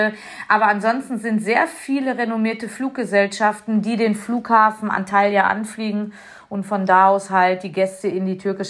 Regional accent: North Rhine-Westphalia, Germany; also wir kommen aus Nordrhein-Westfalen. Unser Flughafen, also der nächste ist Düsseldorf.

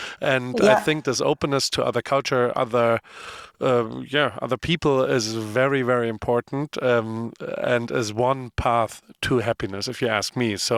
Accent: Heidelberg, Baden-Württemberg, Germany; And I grew up in Germany, in Heidelberg, southern part of Germany.

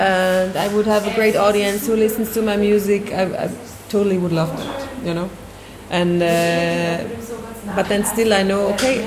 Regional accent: Palestine; And I was like, it's true, we come from Palestine.

